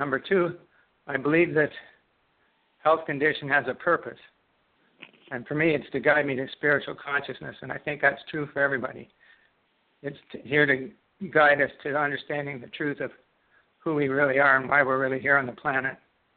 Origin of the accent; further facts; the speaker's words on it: Canada; Well, I'm a Canadian. I live in Canada. I actually live on Manitoulin Island. I've lived here for a little over a year. Before that, I lived in southern Ontario.